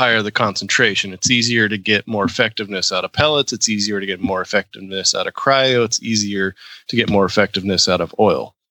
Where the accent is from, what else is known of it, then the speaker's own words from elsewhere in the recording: Clovis, California, United States; That's the only time I would admit that I was from Clovis is when I want nobody to analyze where that is in California, out of town.